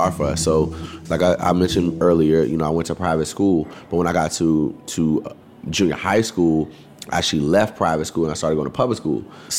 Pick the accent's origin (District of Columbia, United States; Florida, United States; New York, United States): District of Columbia, United States; Washington; I'm originally from Washington, D.C.